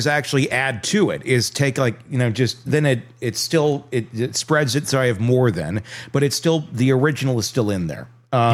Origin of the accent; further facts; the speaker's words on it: Wisconsin, United States; I was a kid and I loved bowling stuff because I'm from Wisconsin.